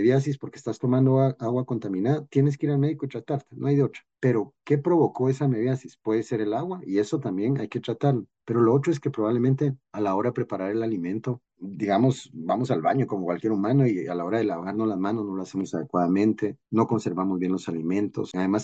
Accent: Guatemala; trabajemos juntos todos como guatemaltecos, que somos un país muy aguerrido

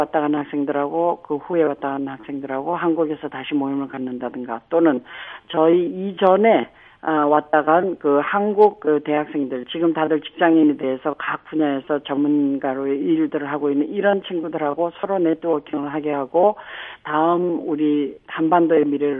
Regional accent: North Korea; moved away; 나 자신이 아, 북한의 고향을 두고 오고 북한에서 자란 북한 사람이라는 것

